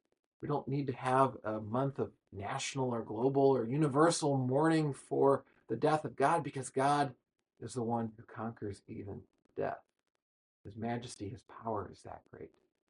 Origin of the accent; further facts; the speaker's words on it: United States; it was just amazing as an American to watch this